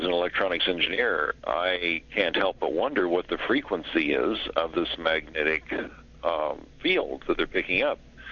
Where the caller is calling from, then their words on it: Phoenix, Arizona, United States; I'm calling from Phoenix.